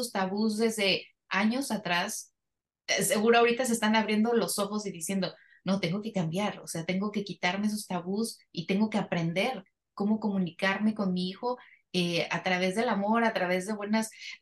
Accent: Mexico; moved away; nosotras como mexicanas tenemos miles de modismos. A mí me costó mucho llegar aquí

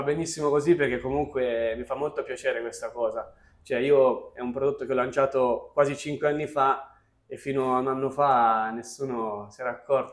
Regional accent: Arezzo, Tuscany, Italy; Io sono di Arezzo, anche ad Arezzo si fanno i cantucci, anche se i cantucci sono di Prato.

